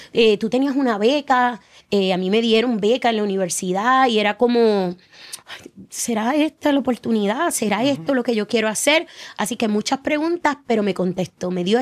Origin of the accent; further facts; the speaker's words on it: Ponce, Puerto Rico; Soy del sur. Allí, pues, nací, me crié, estudié. Y cuando ya voy a hacer mi bachillerato, pues, ya no podía terminarlo en Ponce. Y ahí es que yo me traslado a la Universidad de Puerto Rico, acá en Río Piedra, a terminar mis estudios.